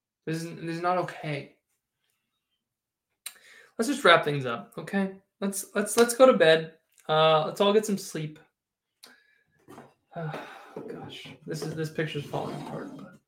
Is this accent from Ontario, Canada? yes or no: yes; Toronto, Ontario, Canada; I'm from Toronto.